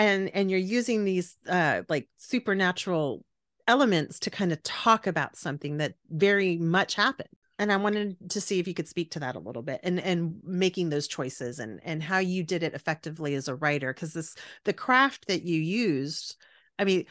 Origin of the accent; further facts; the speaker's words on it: Texas, United States; we're both Latinas from South Texas that grew up, you know, and we're here in the Austin area now.